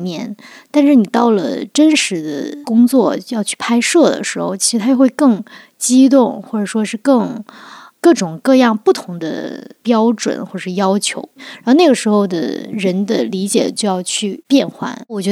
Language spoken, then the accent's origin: Chinese; Enshi, Hubei, China; 对，我们那儿会有一个茶季，小时候家家户户确实在自己的家乡老家那片是有自己茶园的。